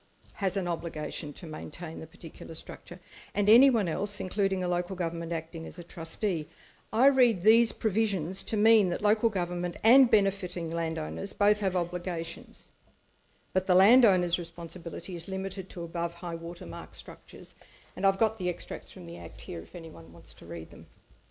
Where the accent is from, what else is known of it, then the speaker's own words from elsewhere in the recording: Raby Bay, Queensland, Australia; from Raby Bay